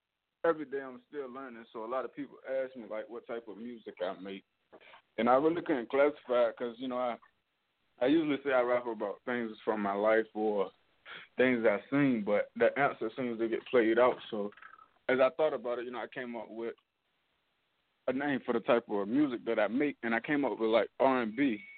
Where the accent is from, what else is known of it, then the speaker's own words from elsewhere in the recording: Norfolk, Virginia, United States; You know, I'm originally from Norfolk, Virginia.